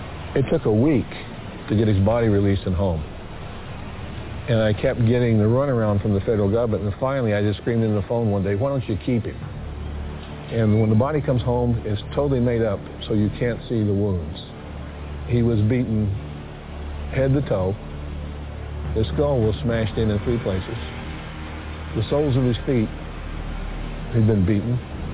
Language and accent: English; Salt Lake City, Utah, United States; I'm an attorney from Salt Lake City, Utah.